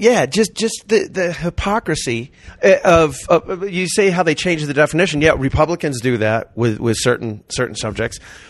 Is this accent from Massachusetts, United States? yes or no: yes; Massachusetts, United States; We grew up in the same part of we grew up in Massachusetts.